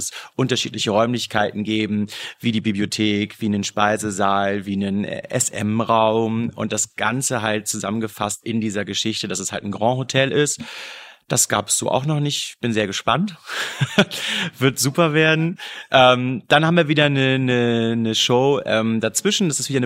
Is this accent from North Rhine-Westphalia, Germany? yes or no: no; Hamburg, Germany; ich bin Hamburger